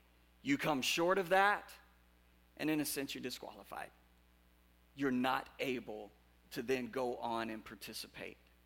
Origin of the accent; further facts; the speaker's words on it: Dallas, Texas, United States; I grew up in Dallas, Texas, and learned to drive in Dallas, Texas.